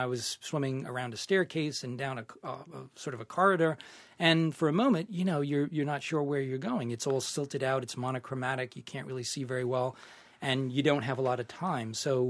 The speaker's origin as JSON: {"language": "English", "region": "Massachusetts", "country": "United States", "tie": "born or raised there", "said": "Born and raised in Massachusetts"}